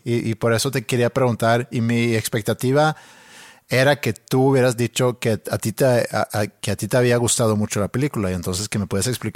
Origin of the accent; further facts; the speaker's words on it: Mexico; soy más mexicano yo que ellos dos juntos